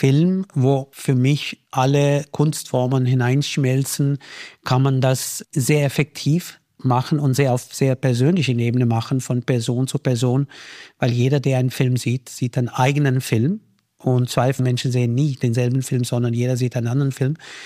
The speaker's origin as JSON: {"language": "German", "country": "Austria", "said": "Ich bin mehr ein Österreicher als ein Inder, würde ich mal sagen."}